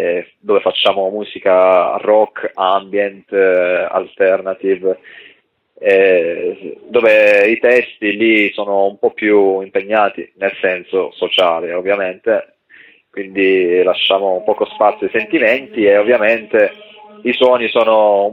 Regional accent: Sardinia, Italy; also born or lived in Apulia; now in Calabria, Italy; io sono sardo di origine, ma ho vissuto 11 anni in Puglia e adesso vivo da 13 anni in Calabria

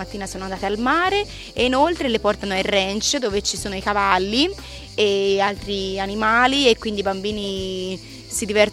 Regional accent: Prato, Tuscany, Italy; nonostante vengo da Prato e le 5 ore di macchina

